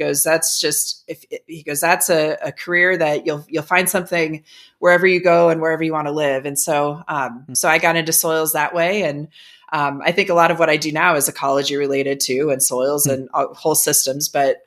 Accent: Ohio, United States; I grew up outside of Cleveland, Ohio, and about as suburbs as you can get.

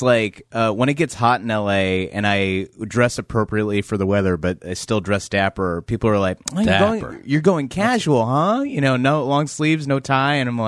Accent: Philippines; I'm from the Philippines. I was born there, but I am adopted.

